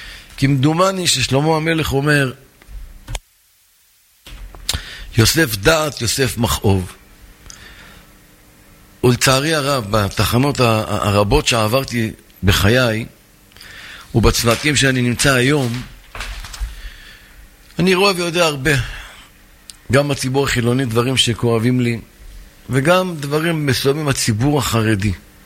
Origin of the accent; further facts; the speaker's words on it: Jerusalem, Jerusalem District, Israel; גם אני ירושלמי, אולי גדל.